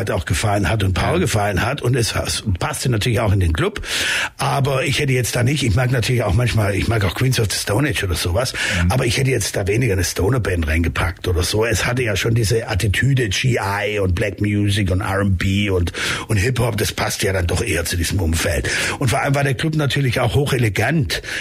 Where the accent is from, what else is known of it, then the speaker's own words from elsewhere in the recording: Laupheim, Baden-Württemberg, Germany; also born or lived in Ulm; war vorher in Laubheim, ich komme ja ursprünglich aus Laubheim, bin dann nach Ulm umgezogen